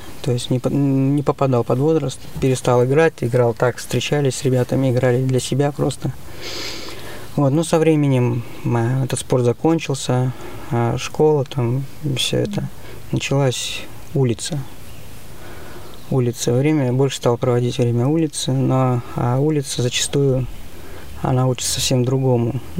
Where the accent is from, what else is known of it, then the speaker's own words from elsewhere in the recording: Kirishi, Leningrad Oblast, Russia; Мне 42 года. Я родом с Ленинградской области, город Кириши. Там родился, там проводил свою юность.